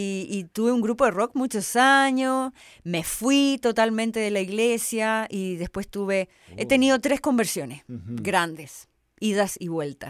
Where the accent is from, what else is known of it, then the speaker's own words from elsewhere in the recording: Santiago, Santiago Metropolitan, Chile; born there; Nací en Santiago, sí, de Chile, sí.